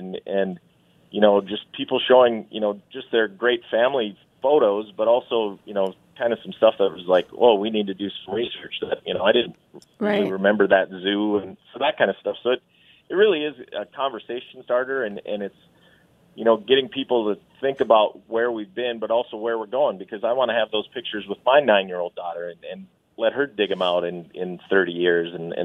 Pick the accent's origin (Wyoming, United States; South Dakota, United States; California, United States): South Dakota, United States; Sisseton; So I grew up in Siston. Right. I'm like a fifth generation Siston kid.